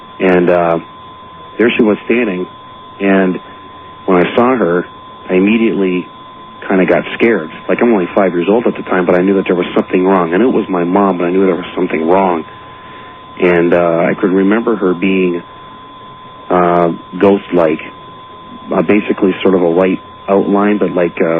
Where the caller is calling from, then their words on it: Ontario, Canada; I am calling from Ontario, Canada.